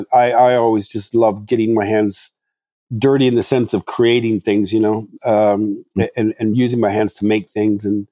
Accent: Morocco; I grew up in Morocco, so it was probably a horse or a donkey or something

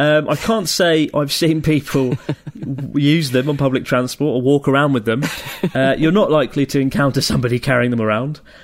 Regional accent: Montreal, Quebec, Canada; I'm 21 years old, and I'm from Montreal, Canada.

